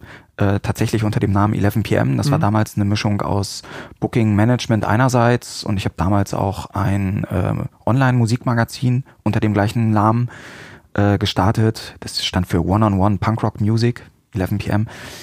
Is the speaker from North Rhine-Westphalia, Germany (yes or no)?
no; Salzgitter, Lower Saxony, Germany; Ich stamme aus Salzgitter.